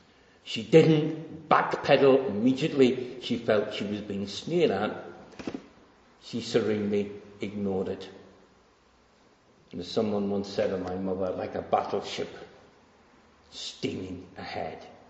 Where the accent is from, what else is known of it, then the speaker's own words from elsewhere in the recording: United Kingdom; And we are British. And there's one character, one thing about the British character is we do not like to be sneered at.